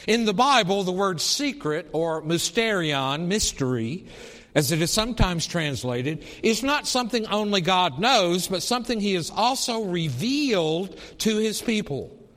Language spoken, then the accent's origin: English; the South, United States; accent: Southern; I have to work really hard to say the word soil, because I'm from the South. And when you're from the South, you say soul, right?